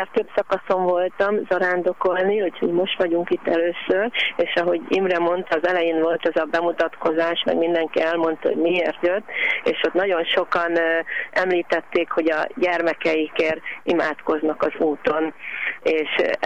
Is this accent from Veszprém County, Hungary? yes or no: no; Budapest, Hungary; Mi Pest-Szentlőrincről jöttünk